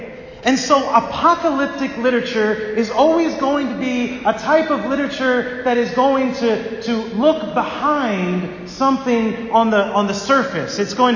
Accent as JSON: {"language": "English", "town": "Indianapolis", "region": "Indiana", "country": "United States", "tie": "born there", "said": "I was born in Indianapolis, actually, and my grandparents lived between St. Paul's and Adams."}